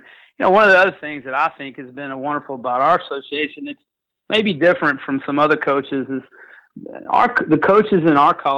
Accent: Columbus, Mississippi, United States; I grew up in Columbus, Mississippi, which is about 25 minutes from Starkville, in the shadows of Duty Noble and Mississippi State.

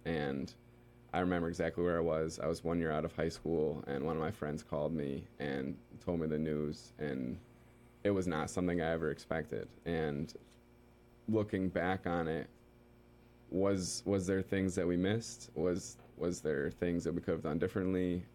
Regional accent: Egremont, Massachusetts, United States; He was from Williams. I was from Egremont.

